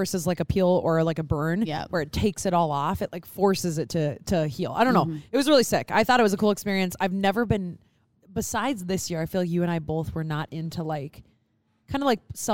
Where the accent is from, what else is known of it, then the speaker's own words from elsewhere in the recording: Poland; Yeah, I'm from Poland. So basically, yeah.